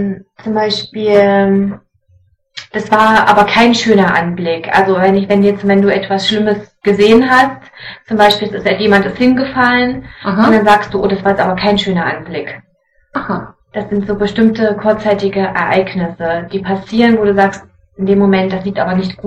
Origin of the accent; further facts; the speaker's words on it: Leipzig, Saxony, Germany; Ich komme aus Deutschland, aus Leipzig.